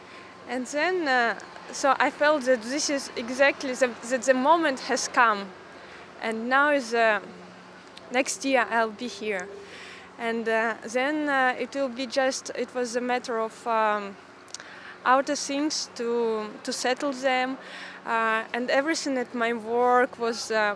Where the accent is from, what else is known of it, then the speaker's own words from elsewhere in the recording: Moscow, Russia; I'm from Moscow, Russia.